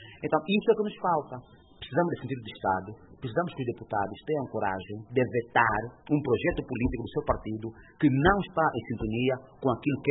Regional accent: Angola; nós, os angolanos

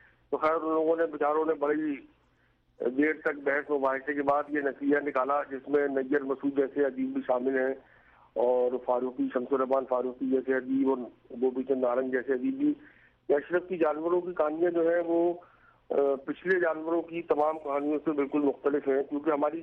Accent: Sitapur, Uttar Pradesh, India; born there; پیدا ہوئے چھوٹی جگہ پہ, یعنی آبادی کے لحاظ سے مختصر جگہ تھی سیدھا پور میرا ننیال, اور اس کے بعد جو میرا وطن معلوف ہے ماریرا شریف وہ بھی چھوٹا سا قصبہ ہے.

